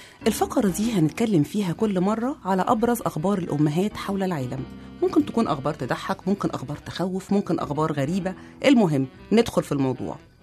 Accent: Egypt; وبنصلح لبعض ونعدل لبعض، احنا مصريين اصلا

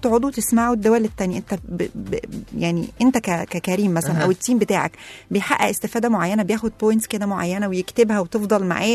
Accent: Egypt; بس المهم ان احنا كمصريين نظهر

